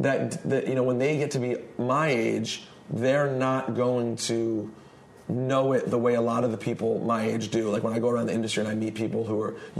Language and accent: English; United States; called being an American.